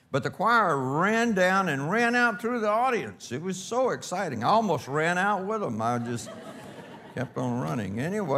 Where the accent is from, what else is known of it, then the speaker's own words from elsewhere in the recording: Louisiana, United States; born there; I was born in South Louisiana among Cajuns.